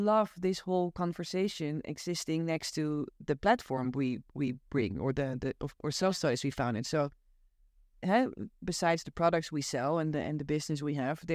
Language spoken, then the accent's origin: English; Amsterdam, North Holland, Netherlands; I grew up here in Amsterdam